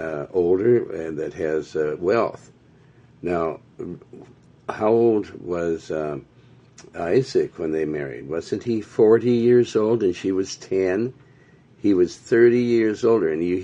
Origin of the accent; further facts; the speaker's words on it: Montana, United States; And I come from the Great Northwest up in Montana.